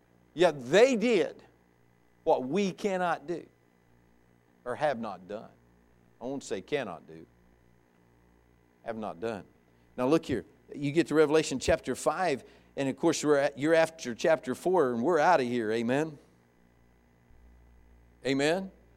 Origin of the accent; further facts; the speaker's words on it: West Virginia, United States; accent: hillbilly; Hey, listen, I'm from West Virginia. I guarantee you, I live in the north of central West Virginia.